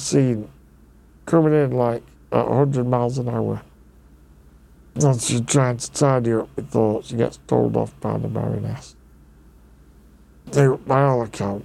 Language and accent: English; Venice, Veneto, Italy; accent: jumbled; favourite, the canals in my hometown of Venice. Because I am Venetian, you see. But I have travelled all over the world. I've been across all of the continents. Hence why I am a travel consultant, and my accent is all jumbled up.